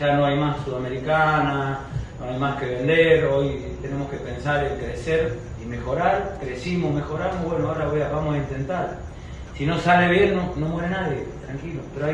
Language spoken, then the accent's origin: Spanish; Cafferata, Santa Fe, Argentina; Yo soy de pueblo, si a mí me ponen un día a jugar con Boca, ¿y sabe qué? O con River, y soy de Cafferata